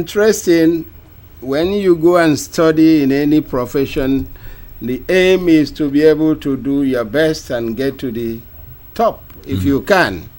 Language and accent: English; Nigeria; born there; By God's grace, I was born in Nigeria and have become a Caribbean by aeroplane.